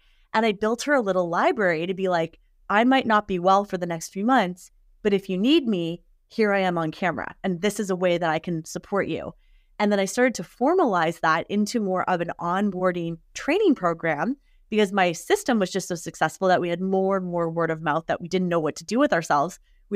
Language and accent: English; Canada; So we're Canadian, we got loonies.